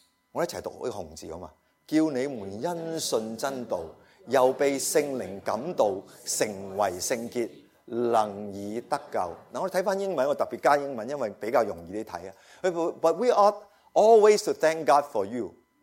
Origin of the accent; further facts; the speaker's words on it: China; 所以呢个就系我哋中国人嗰个问题，我哋个骨子里嘅问题